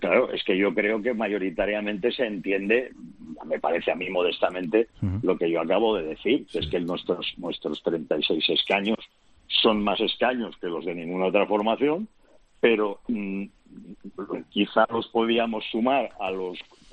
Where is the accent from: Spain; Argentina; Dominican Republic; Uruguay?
Spain; Catalonia; Porque como catalán, y además, tú, como tú sabes